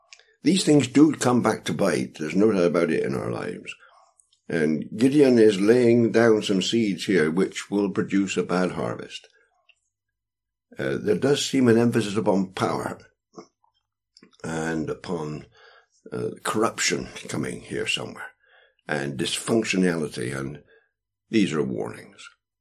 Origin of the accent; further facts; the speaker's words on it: England, United Kingdom; I come from the United Kingdom, and of course, when I was born, England was at war in 1940.